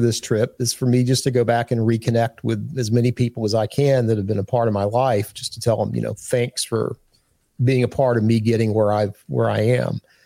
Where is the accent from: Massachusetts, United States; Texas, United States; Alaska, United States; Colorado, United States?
Texas, United States; Tyler; I'm from Tyler, Texas.